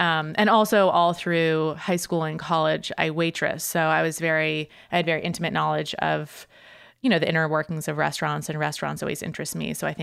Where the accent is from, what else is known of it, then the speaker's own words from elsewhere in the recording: Massachusetts, United States; So I grew up in the suburbs of Boston in Massachusetts, and I went to NYU